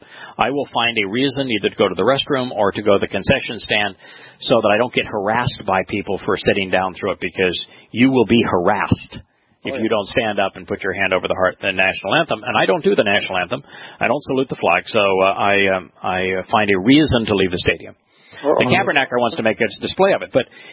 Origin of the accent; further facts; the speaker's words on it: Los Angeles, California, United States; I grew up in Los Angeles area, so the 49ers are from the land of fruits and nuts up there in Northern California.